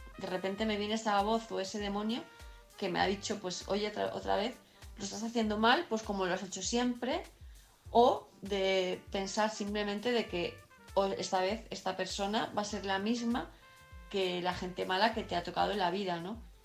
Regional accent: Palma de Mallorca, Balearic Islands, Spain; de Palma de Mallorca

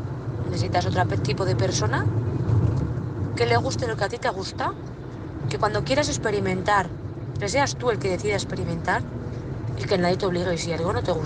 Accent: Burgos, Castile and León, Spain; de Burgos.

